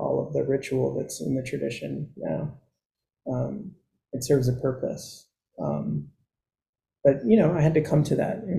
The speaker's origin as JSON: {"language": "English", "region": "Texas", "country": "United States", "said": "I'm from Texas."}